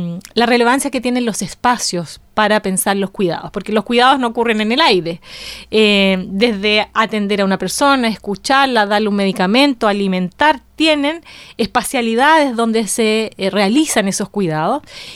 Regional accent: Mexico City, Mexico; moved away; Yo vengo de la Ciudad de México, donde la verdad es que sin el transporte público no habría ciudad.

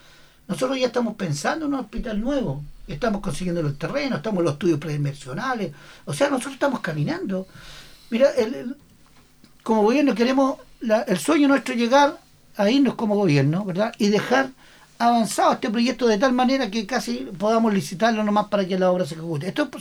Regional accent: Biobío, Chile; Mira, yo vengo de la provincia de Arauco.

